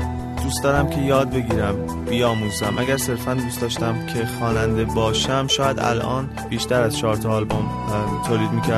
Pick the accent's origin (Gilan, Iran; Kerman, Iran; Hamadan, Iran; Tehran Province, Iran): Tehran Province, Iran; Tehran; born there; متولد تهرانم، به سمت پاسدار زندگی میکنم. 25 سالمه، متولد یک آذر هم هستم